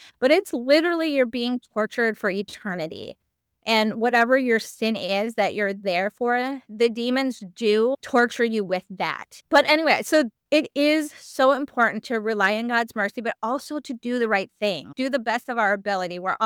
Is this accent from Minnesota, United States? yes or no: yes; Minnesota, United States; I knew I was living in Virginia and I'm from Minnesota.